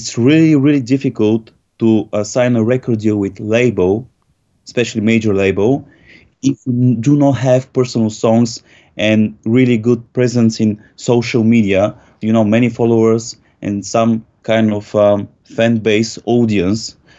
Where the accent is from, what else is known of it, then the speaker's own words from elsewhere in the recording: Bulgaria; I'm from Bulgaria originally